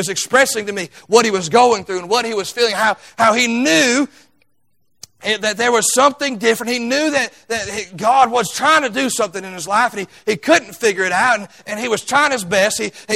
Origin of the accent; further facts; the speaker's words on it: United States; That's what I do, because I'm American.